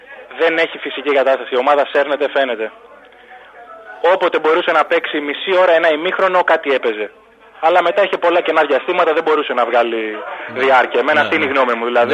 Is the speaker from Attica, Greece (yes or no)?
yes; Zografou, Attica, Greece; Παρόλο ζωγραφιώτης.